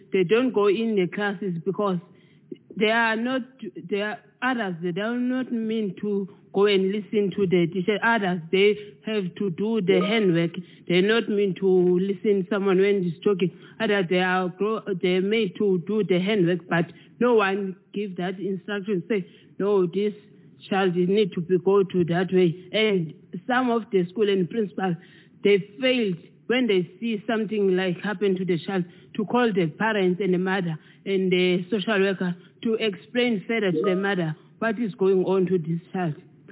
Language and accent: English; Hout Bay, Western Cape, South Africa; I'm from Hout Bay. I stand up for the youth from Hout Bay.